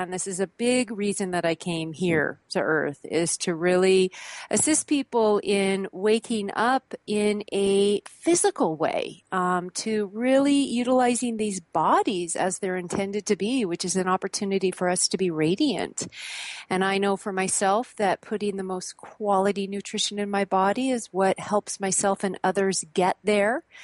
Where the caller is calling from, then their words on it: Mount Shasta, California, United States; I'm calling in from Mount Shasta, California, which is a beautiful, special, sacred place up here in Northern California.